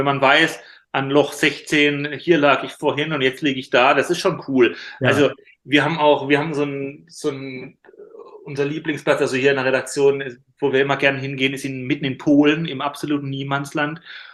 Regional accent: Karlsruhe, Baden-Württemberg, Germany; Das war in einem Park in Karlsruhe, in meiner Heimatstadt.

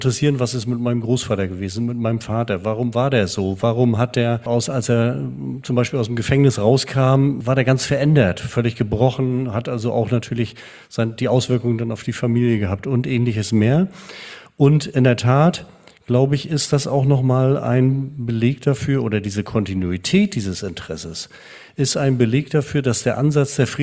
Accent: Rostock, Mecklenburg-Vorpommern, Germany; also born or lived in Stralsund; Jahrgang 1963, geboren in Stralsund, aufgewachsen die meiste Zeit seines Lebens in Rostock

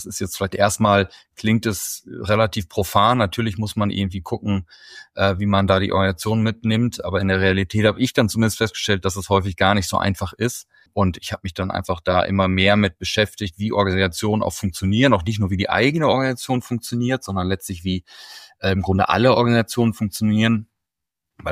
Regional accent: Bielefeld, North Rhine-Westphalia, Germany; born there; now in Hamburg, Germany; schöne Grüße aus Hamburg, gebürtig aus Bielefeld.

